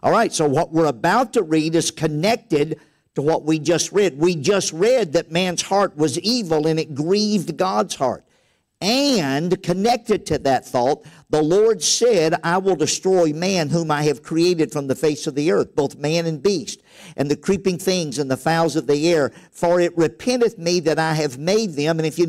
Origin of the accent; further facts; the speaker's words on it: Louisiana, United States; I grew up in Louisiana, way out in the country, kind of like this. We lived on a dead-end dirt road, and my dad was a carpenter.